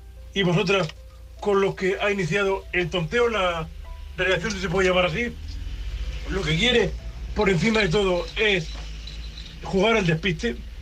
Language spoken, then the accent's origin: Spanish; Murcia, Region of Murcia, Spain; de Murcia, un hombre invidente.